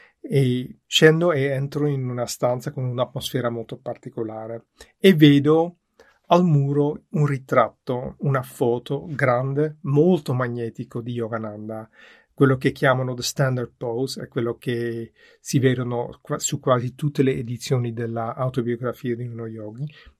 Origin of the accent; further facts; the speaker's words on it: Amsterdam, North Holland, Netherlands; io sono olandese, sono nato ad Amsterdam in una famiglia non religiosa